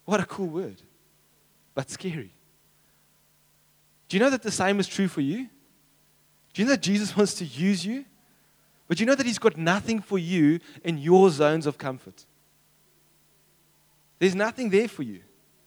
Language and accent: English; Cape Town, Western Cape, South Africa; Like I was from Cape Town, I want to be here.